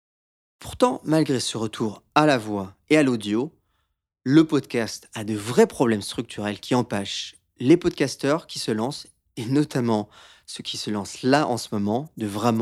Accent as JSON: {"language": "French", "region": "Brittany", "country": "France", "said": "je suis breton, hein, voilà."}